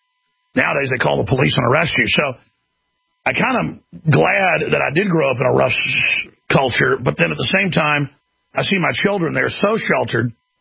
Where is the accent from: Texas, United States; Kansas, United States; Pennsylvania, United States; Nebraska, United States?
Texas, United States; Dallas; growing up in Dallas, Texas